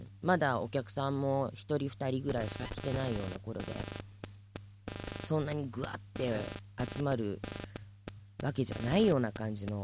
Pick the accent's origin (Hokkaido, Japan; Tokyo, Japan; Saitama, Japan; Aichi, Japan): Tokyo, Japan; Tachikawa; 私田舎っていうか地元が立川なんで、